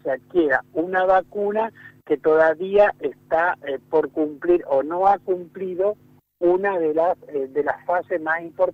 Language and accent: Spanish; Argentina; yo como ciudadano argentino